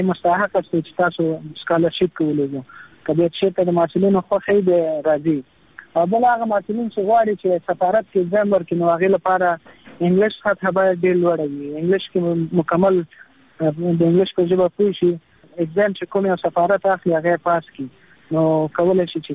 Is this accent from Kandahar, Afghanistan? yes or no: no; Nangarhar, Afghanistan; now in India; افغان یم، دویم کال ماسټري کوم پونه ښار کې، ایم اے اکنامکس کې، مکتب هم په ننګرهار ښار کې کړی او ولایت کې